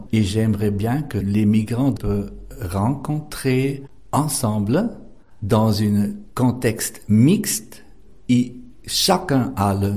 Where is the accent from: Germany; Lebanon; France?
Germany; French is a second language; Je suis aussi migrante. Je suis d'Allemagne et j'ai souffri beaucoup de cette chose dans l'école.